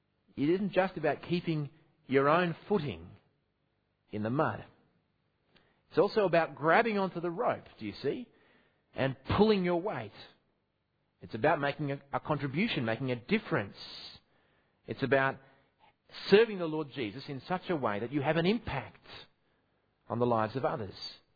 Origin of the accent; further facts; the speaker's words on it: Australia; I'm tempted at this point to make a gratuitous shaky islands joke as an Australian visiting, but I won't.